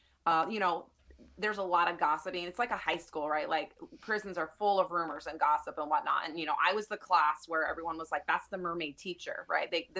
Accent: Hawaii, United States; and I'm originally from Hawaii, I always joke with people, I was literally born in the ocean there.

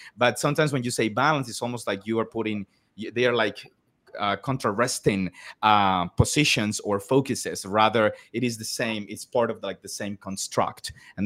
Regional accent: Colombia; It allows me to live in my hometown in like Colombia, in a city that most people wouldn't know. My wife is from the same hometown.

